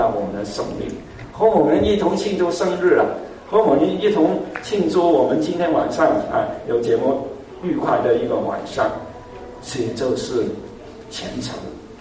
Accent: Hong Kong; 我从香港来的

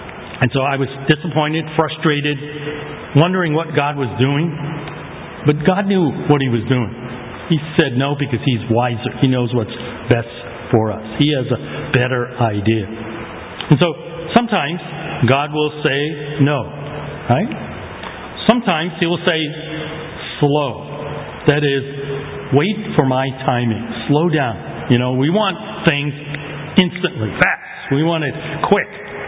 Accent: Cambridge, United States; And as I grew up in Cambridge, and I wanted to study engineering.

